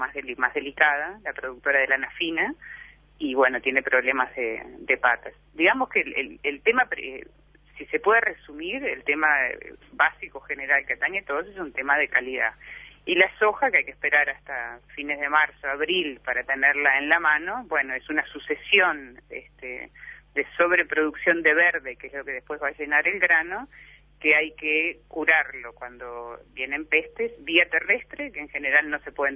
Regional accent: Uruguay; ¿qué es lo que nos falta para terminar de interiorizarlo, de procesarlo internamente como ciudadanos uruguayos?

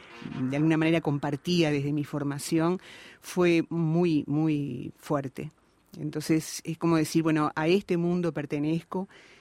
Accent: Uruguay; also born or lived in Asunción, Paraguay; Estoy desde los 2 años aquí, o sea, soy uruguaya.

